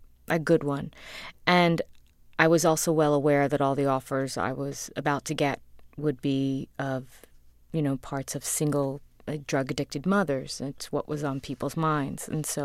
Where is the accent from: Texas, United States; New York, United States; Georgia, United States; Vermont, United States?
New York, United States; Queens; I grew up in Queens. I grew up in Flushing, Queens, in the house my father grew up in.